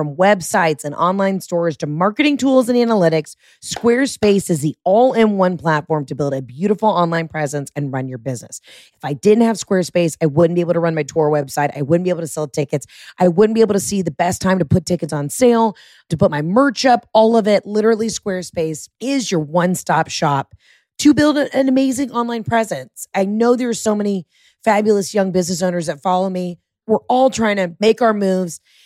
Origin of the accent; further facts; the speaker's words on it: Atlanta, Georgia, United States; It reminds me of a time when I first moved into my dorm and I was from Atlanta.